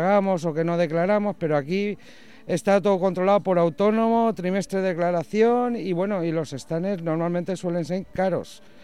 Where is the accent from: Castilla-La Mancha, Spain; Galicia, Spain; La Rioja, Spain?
Castilla-La Mancha, Spain; Albacete; normalmente siempre apuesto por Albacete, que es mi tierra, en Navidad